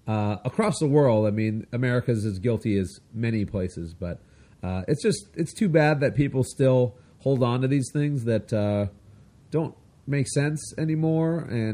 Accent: California, United States; maybe I'm just a little living in California my whole life.

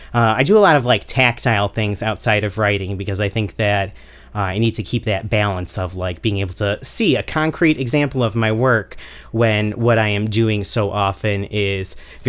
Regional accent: Chicago, Illinois, United States; accent: Chicago; also born or lived in New Jersey; I was born out in New Jersey. Lived there for a minute. They came back. I was fully intending on leaving as soon as I went to college. But I went to New York, did an NYU tour, and they were like, oh, your Chicago accent.

